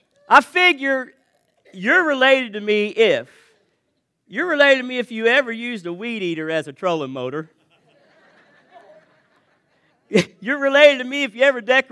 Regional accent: Indiana, United States; I mean, I'm from the South, you know, southern Indiana. And my family is from further south than

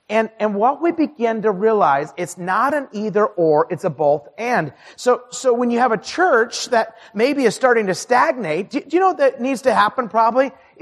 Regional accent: Twin Falls, Idaho, United States; I grew up in Twin Falls, Idaho. And you know, Twin Falls was, when I grew up, was about 40,000 people.

